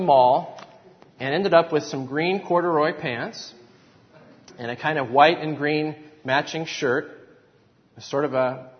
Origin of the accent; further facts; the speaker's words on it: Northwest, United States; I grew up in the Northwest. Things tend to be more casual in the Northwest.